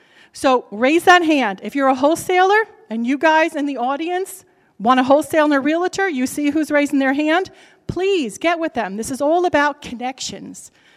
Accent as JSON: {"language": "English", "region": "New Jersey", "country": "United States", "accent": "New Jersey", "said": "or if you didn't hear me in my New Jersey accent"}